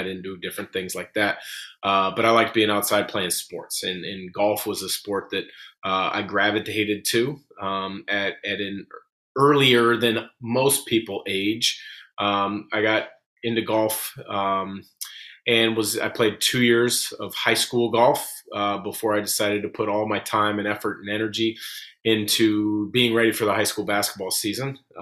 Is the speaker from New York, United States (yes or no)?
no; Portland, Oregon, United States; you know, I grew up in the Portland area, and so I've played pretty much every course that you could think of in the Portland, Vancouver area